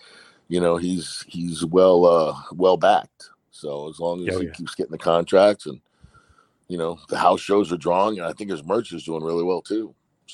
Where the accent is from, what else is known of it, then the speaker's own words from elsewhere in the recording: Tampa, Florida, United States; growing up in Tampa, and Tampa has a long storied history